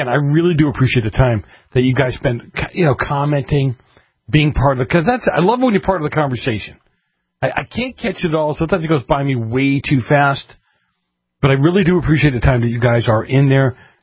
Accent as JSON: {"language": "English", "town": "Boston", "region": "Massachusetts", "country": "United States", "said": "I'm from Boston, okay? So cut me some slack, will you?"}